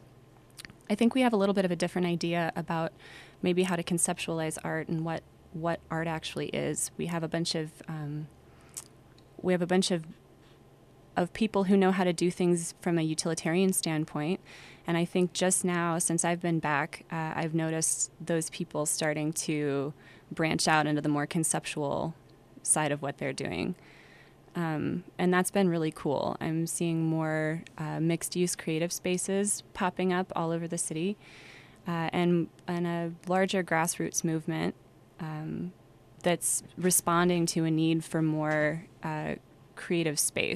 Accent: Spokane, Washington, United States; I've been back here in Spokane for about 3 or 4 years now

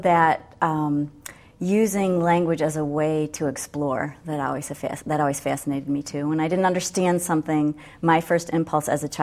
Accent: Detroit, Michigan, United States; now in Ann Arbor, United States; But I did grow up in Metro Detroit. My mom's from Marquette, and my dad's from Detroit. Now I live in Ann Arbor and spend a lot of time in other parts of the southern Lower Peninsula.

